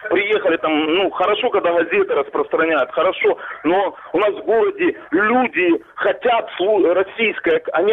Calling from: Donbas, Ukraine; Добрый день … Я с Донбасса, подконтрольный Украине.

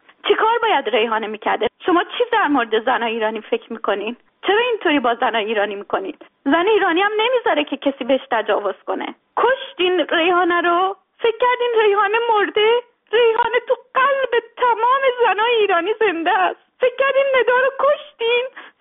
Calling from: Sweden; از سوئد هستم.

